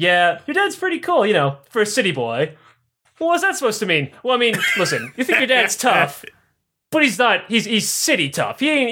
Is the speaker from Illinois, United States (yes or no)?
yes; Illinois, United States; moved away; because I'm from Illinois, and I go to Chicago a lot. Well, I'm not in Illinois anymore